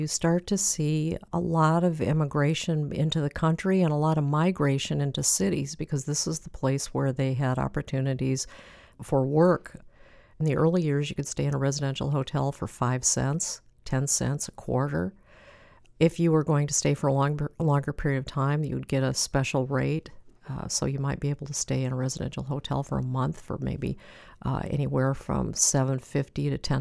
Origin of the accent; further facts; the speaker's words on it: Iowa, United States; the same type of building that my father chose for us to stay in when we would go from Iowa to the Chinese restaurants that were in Minneapolis, Rochester, and Chicago.